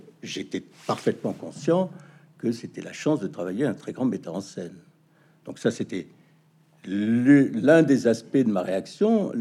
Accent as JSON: {"language": "French", "town": "Marseille", "region": "Provence-Alpes-Côte d'Azur", "country": "France", "moved": "yes", "said": "moi, j'étais provincial, je venais de Marseille. Quand je suis arrivé à Paris"}